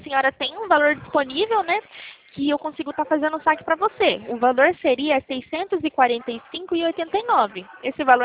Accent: São Paulo, Brazil; Eu, por exemplo, eu sou de São Paulo.

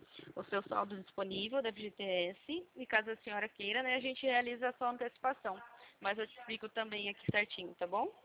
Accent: Campinas, São Paulo, Brazil; Eu sou de Campinas.

